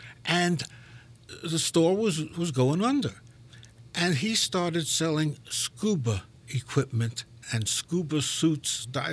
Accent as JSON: {"language": "English", "town": "Brooklyn", "region": "New York", "country": "United States", "accent": "Brooklyn", "said": "And after the Civil War, the whole family moved north. That's how I got my Brooklyn accent."}